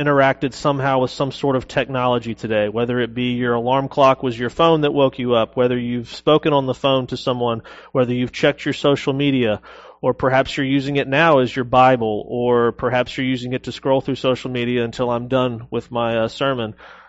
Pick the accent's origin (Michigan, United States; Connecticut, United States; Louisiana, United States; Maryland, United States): Louisiana, United States; Denham Springs; I'm originally from Denham Springs, Louisiana, born and raised here.